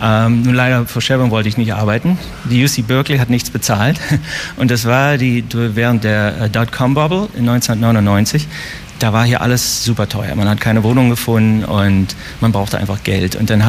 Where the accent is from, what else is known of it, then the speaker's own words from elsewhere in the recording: Berlin, Germany; moved away as an adult; now in San Francisco, United States; ich bin aus Weißensee und habe dann in Prenzlberg gewohnt und an der TFH studiert, Umweltverfahrenstechnik